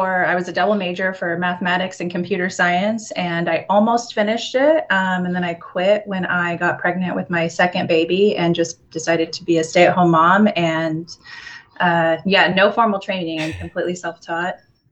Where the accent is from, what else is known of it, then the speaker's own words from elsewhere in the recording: Vail, Oregon, United States; So I actually grew up in Oregon, but I grew up on the other side of the state in a tiny little farming town called Vail.